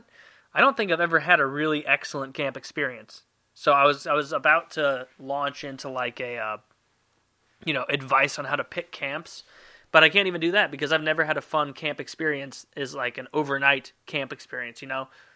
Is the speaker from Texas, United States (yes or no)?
no; St. Louis, Missouri, United States; And it was like, I'm from fucking St. Louis, man, I have no idea what your stereotype is